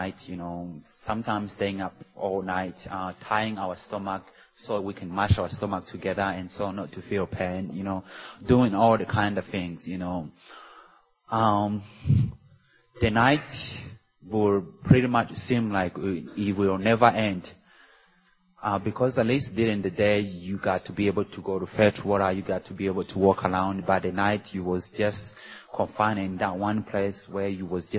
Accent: Rwanda; now in Greensboro, United States; I am from Rwanda, East Africa, and I now live in Greensboro, North Carolina

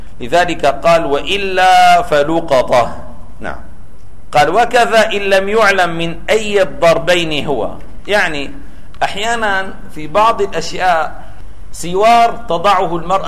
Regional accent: Damascus, Damascus Governorate, Syria; مثلا عندنا في دمشق هذا البيت مشهور أنه كان لأحد الحكام الذين كانوا في زمن تركيا

